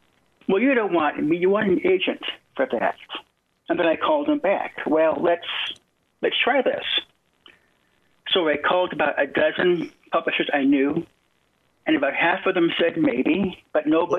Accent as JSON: {"language": "English", "town": "Hollywood", "region": "California", "country": "United States", "tie": "born or raised there", "said": "I was born and raised in Hollywood."}